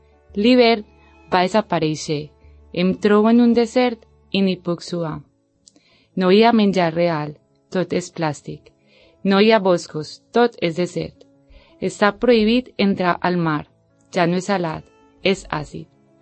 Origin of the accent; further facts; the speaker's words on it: Colombia; now in Sant Cugat, Spain; soc colombiana, visc a Sant Cugat des de fa un any